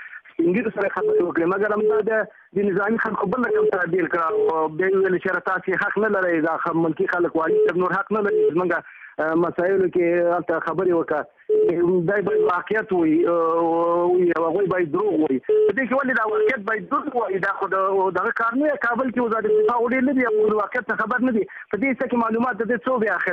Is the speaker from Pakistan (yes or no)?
no; Ghaziabad, Kunar, Afghanistan; په هر سال زه کونړی یم، بیا پخپله د غازي اباد ولسوالۍ یم.